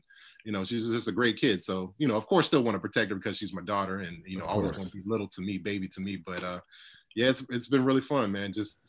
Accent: Charleston, South Carolina, United States; I grew up in Charleston. So James Island is like right next to downtown Charleston, and great place to grow up in.

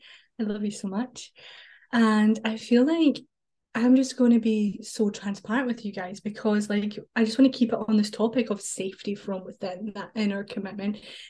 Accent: Scotland, United Kingdom; I am from Scotland.

